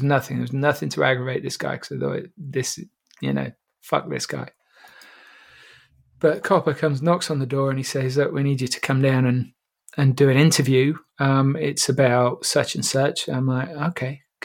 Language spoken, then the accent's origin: English; Ludlow, West Midlands, United Kingdom; And it was in Ludlow, my hometown